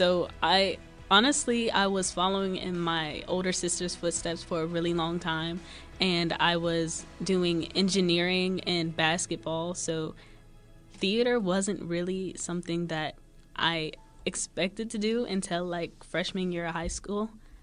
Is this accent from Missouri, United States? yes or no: no; Pittsburgh, Pennsylvania, United States; I am a Pittsburgh native. I grew up in Homewood, so on the east side.